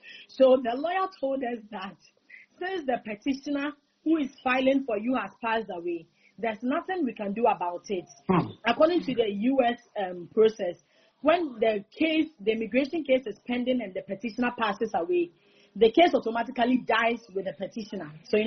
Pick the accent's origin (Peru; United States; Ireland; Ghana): Ghana; Yeah, I'm Ghanaian.